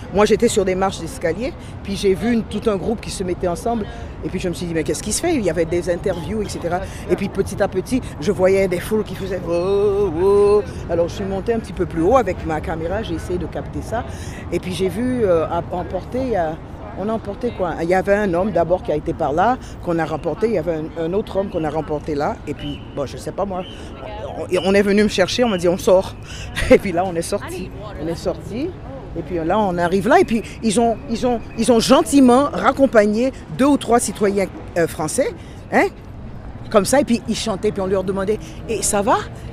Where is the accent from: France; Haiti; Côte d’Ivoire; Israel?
Haiti; parce que moi je parle français, c'est pour ça qu'on m'a amené, hein, parce que moi j'ai rien à voir avec toute cette affaire. Je suis d'Haïti.